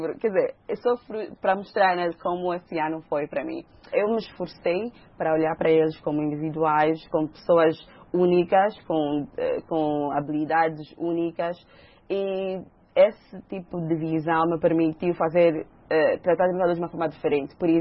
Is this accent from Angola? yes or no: yes; Angola; um bocadinho de mim enquanto angolana, africana, mulher